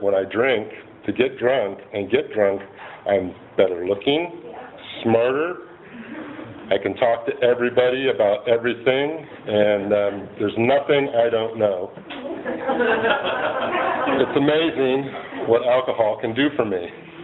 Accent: Los Angeles, California, United States; And went back to Los Angeles, where I grew up in San Fernando Valley

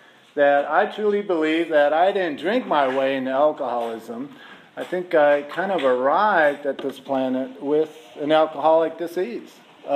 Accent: Chicago, Illinois, United States; born there; I was born in Chicago in 1956. So that makes me 60 years old. And I was in a large family, 10 kids.

